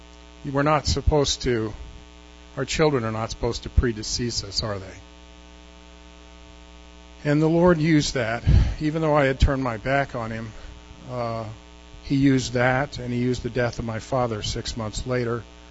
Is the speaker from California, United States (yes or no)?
yes; Los Angeles, California, United States; I was born and raised in Los Angeles, just a few miles south of the Rose Bowl, and was raised as a Catholic.